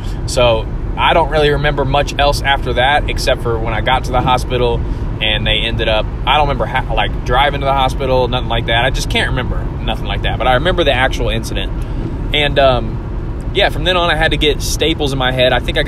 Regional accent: Terre Haute, Indiana, United States; I remember this one specific time that I was working at Monocle's Pizza in Terre Haute, Indiana, my hometown.

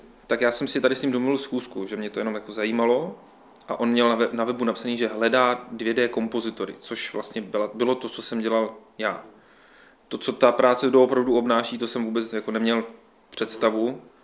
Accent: Dolní Moravice, Moravian-Silesian Region, Czechia; now in Prague, Czech Republic; No já jsem úplně původně ze severu Moravy, uh-huh. Takový malý vesnice Dolní Moravice. Teď teda pracuju hlavně v Praze, posledních 12 let se pohybuju v Praze.

